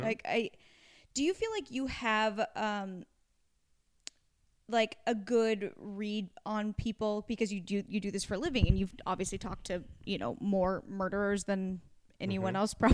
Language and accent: English; Pacific Northwest, United States; Of like, I'm from the Pacific Northwest.